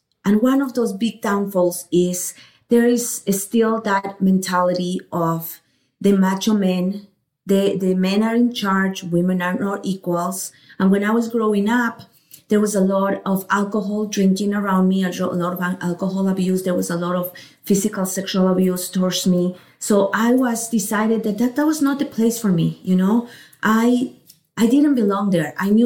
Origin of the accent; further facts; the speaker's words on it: Ecuador; I grew up in Ecuador. As you know, Ecuador is a pretty small country. It's a beautiful country, though. It's actually the size of Colorado, if you think about it.